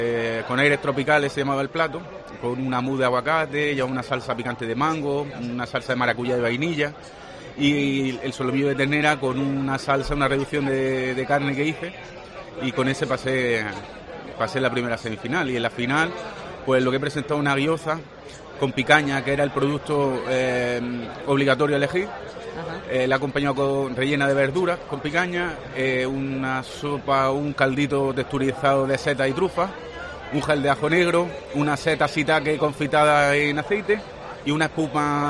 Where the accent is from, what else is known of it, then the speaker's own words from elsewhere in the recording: Benadú, Andalusia, Spain; Sí, soy de Benadú, de un pueblo muy cerquita de la capital, uh-huh. Pero sí, soy de Almería.